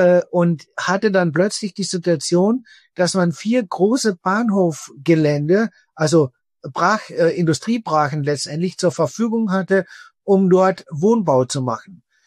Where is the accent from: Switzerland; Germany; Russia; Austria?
Austria; Spittal an der Drau, Carinthia; ich komme aus Spital an der Drau, einer kleinen Mittelstadt in Kärnten.